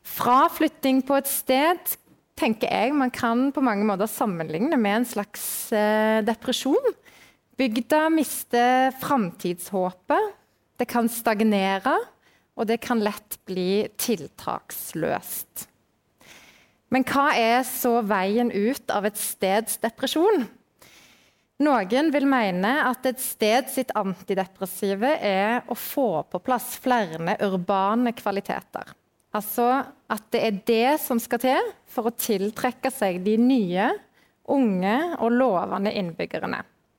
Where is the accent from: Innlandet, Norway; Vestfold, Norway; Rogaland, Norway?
Rogaland, Norway; Stavanger; now in Nesodden, Norway; Jeg vokste opp midt i Stavanger sentrum. Store deler av min ungdomstid tilbrakte jeg på kafé. Men så endte jeg jo opp da, på Nesodden, som ganske landlig og ikke særlig urbant.